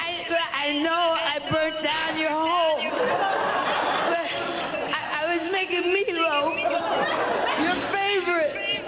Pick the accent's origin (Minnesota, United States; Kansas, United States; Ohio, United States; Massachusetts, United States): Ohio, United States; Cleveland; I'm not even from here. I'm visiting from Cleveland.